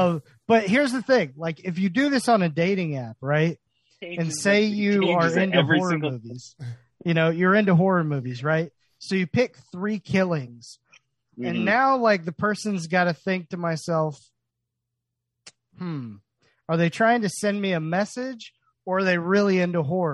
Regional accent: United States; I'm American, and it's a classic to me.

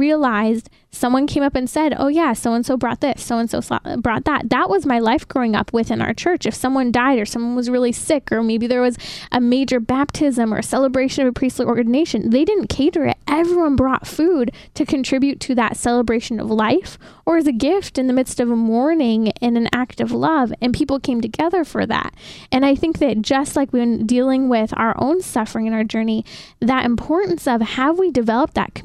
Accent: Lake Arrowhead, California, United States; he really saw that lived out in the community where I grew up in Lake Arrowhead.

